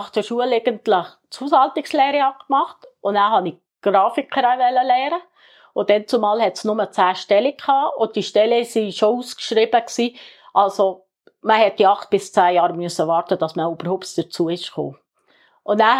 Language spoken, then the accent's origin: German; Adelboden, Bern, Switzerland; Ich bin in Sadelboden aufgewachsen und bin daheim geboren in den vier Wänden, Holzwänden.